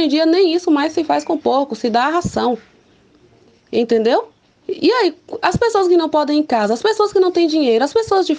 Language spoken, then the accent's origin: Portuguese; Guanambi, Bahia, Brazil; E como sou de Guanambi, sou guanambiense, nasci aqui, pago meus impostos, né?